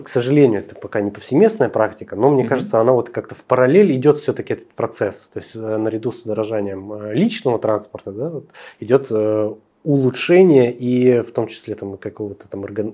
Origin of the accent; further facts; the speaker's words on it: Russian Far East, Russia; я тоже с Дальнего Востока